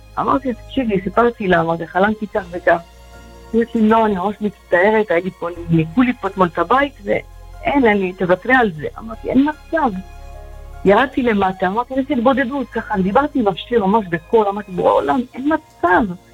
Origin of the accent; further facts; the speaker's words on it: Ashkelon, Southern District, Israel; now in Jerusalem, Israel; אני אשקלונית עד לפני שבוע